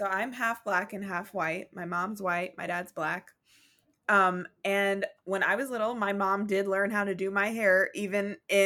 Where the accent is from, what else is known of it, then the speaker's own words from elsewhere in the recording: Oklahoma, United States; I grew up in Oklahoma though.